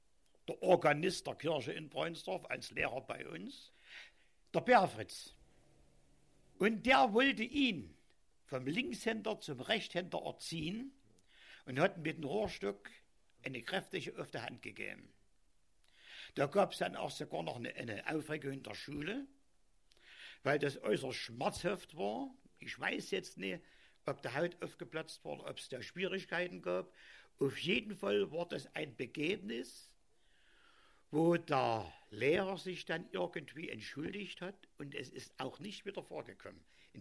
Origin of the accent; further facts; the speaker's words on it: Breunsdorf, Saxony, Germany; now in Limbach-Oberfrohna, Germany; Ich wohne jetzt in Limburg-Oberfrohna, bin gebürtiger Breunsdorfer und bin mit Heiner Müller in die Schule gegangen.